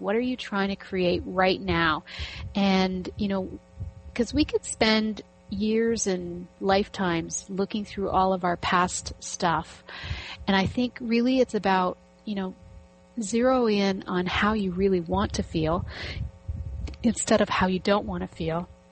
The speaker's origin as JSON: {"language": "English", "country": "Canada", "said": "We're both Canadian, so our holiday was on Monday."}